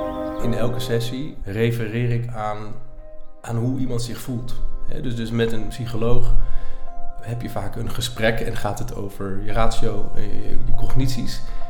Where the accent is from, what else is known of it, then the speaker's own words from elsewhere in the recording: Ede, Gelderland, Netherlands; born there; Ik ben nu 40 jaar. Ik ben ooit, lang geleden dus, geboren in het dorpje Ede. Tussen Utrecht en Arnhem is dat.